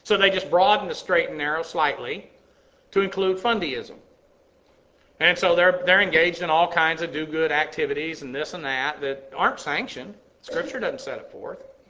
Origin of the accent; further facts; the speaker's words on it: Massachusetts, United States; born there; Believe it or not, I was born in Massachusetts.